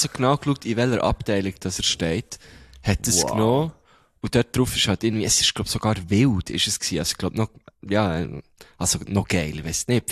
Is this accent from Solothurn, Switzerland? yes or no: no; Bern, Switzerland; wo kommst du denn da her? Und dann so, ja, von Bern und so